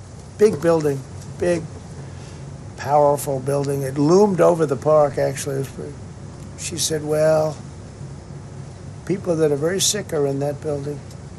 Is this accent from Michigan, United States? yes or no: no; Queens, New York, United States; when I was growing up, we had in my area in Queens, I grew up in Queens